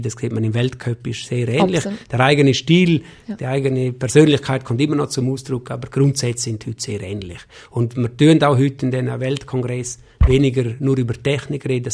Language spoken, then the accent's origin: German; Switzerland; Als Schweizer hat man immer die Chance, dass man ein bisschen Sprache kann. Man ist gewöhnt, mit vier Kulturen umzugehen